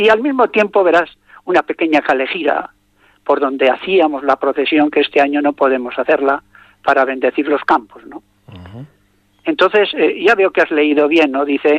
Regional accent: Kripan, Basque Country, Spain; Villano, del mejor pueblo del mundo, de Cripán.

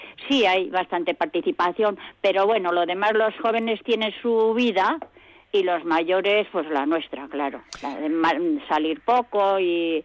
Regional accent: Catadiano, Basque Country, Spain; que yo soy de Catadiano y hay menos habitantes que allí, ¿eh?

